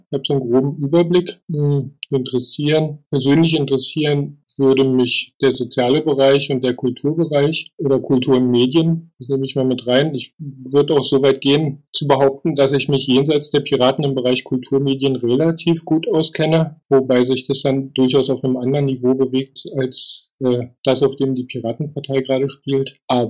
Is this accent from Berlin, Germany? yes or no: yes; Berlin, Germany; Ich komme aus Berlin, bin Jahrgang 69, sozialisiert worden in West-Berlin.